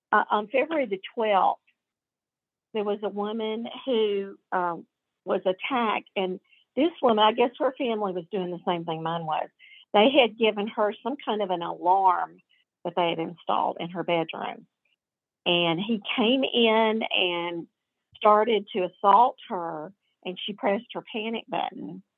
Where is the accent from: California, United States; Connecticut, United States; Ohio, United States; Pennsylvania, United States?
Ohio, United States; Columbus; I mean, I loved Columbus. Like I said, it's my hometown where most of my family lives.